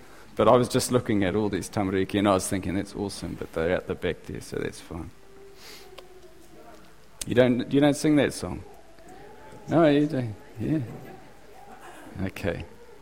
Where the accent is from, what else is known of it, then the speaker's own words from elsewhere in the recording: Gisborne, New Zealand; I'm from Gisborne